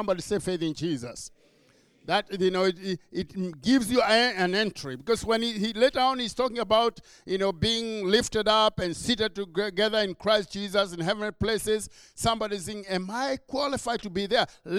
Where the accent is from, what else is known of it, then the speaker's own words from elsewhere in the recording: Kenya; So I have an accent, but it's because I was born and raised in Kenya